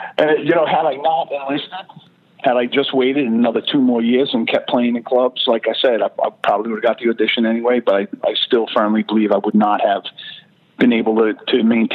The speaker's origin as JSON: {"language": "English", "region": "New York", "country": "United States", "tie": "born or raised there", "said": "Growing up on Long Island, you know, you go up around fishing boats and the ocean and all that."}